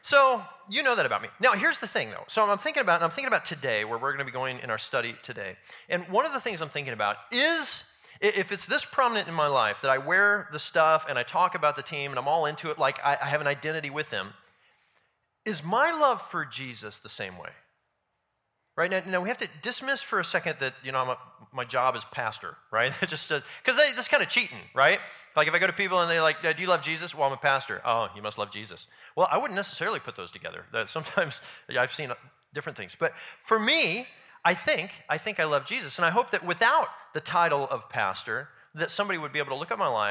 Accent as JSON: {"language": "English", "town": "Kansas City", "region": "Missouri", "country": "United States", "tie": "born or raised there", "said": "My favorite team is the Kansas City Royals. I am from Kansas City. I was born there. I love this team."}